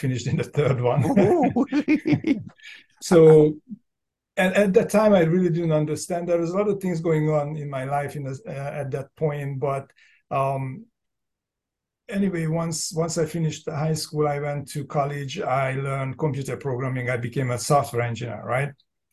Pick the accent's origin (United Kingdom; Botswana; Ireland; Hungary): Hungary; moved away as an adult; now in United States; So I'm from Hungary. I was born and raised in Hungary. I moved to the United States in 97 when I was 27